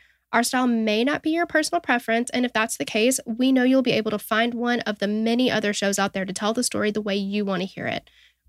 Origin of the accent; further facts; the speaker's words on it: Southern United States, United States; But just remember that we are two girls from the South, and hopefully we don't ruin this.